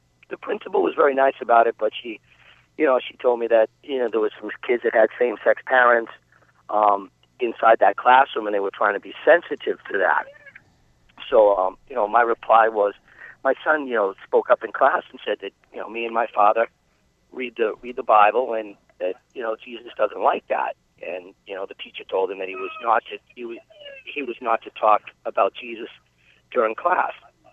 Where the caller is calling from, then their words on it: Belmont, Massachusetts, United States; I'm calling from Belmont, Massachusetts.